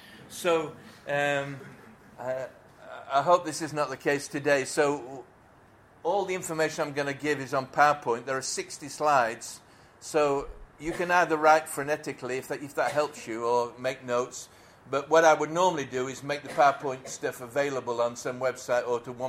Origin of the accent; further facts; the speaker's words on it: England, United Kingdom; now in Edinburgh, United Kingdom; we're based in Edinburgh now, though I'm not from Scotland. I'm from England